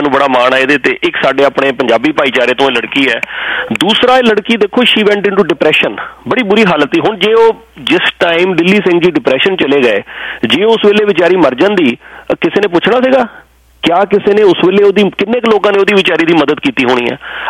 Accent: Chandigarh, India; born there; also born or lived in Jalandhar; ਮੇਰਾ ਜਨਮ ਚੰਡੀਗੜ੍ਹ ਦਾ, ਲੇਕਿਨ ਸਾਡਾ ਪਿੰਡ ਤੋਂ ਹੁਸ਼ਿਆਰ, ਹਾਂਜੀ ਸਾਡਾ ਪਿੰਡ ਸਿਮਰਨ ਜੀ ਹੁਸ਼ਿਆਰਪੁਰ ਜ਼ਿਲ੍ਹੇ 'ਚ ਹੈ

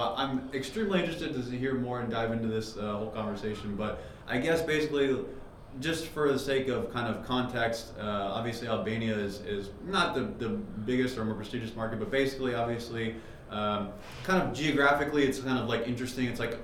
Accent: Reno, Nevada, United States; I also kind of grew up around gaming, being born and raised in Reno, Nevada. So I was in and out of casinos my entire life.

